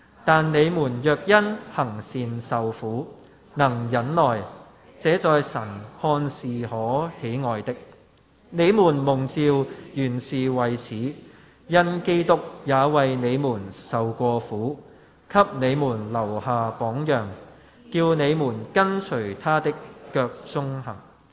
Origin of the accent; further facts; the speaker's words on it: Hong Kong; 而家我哋香港人真係一个好困难嘅处境。